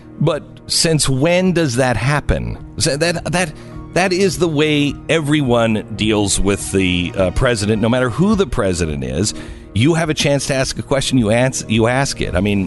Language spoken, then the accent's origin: English; United States; Even though I don't want to, as an American, I have to.